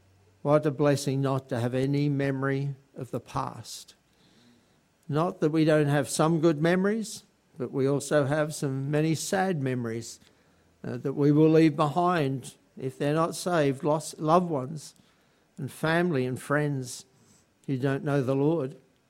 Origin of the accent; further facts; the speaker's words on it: England, United Kingdom; born there; I was born in England.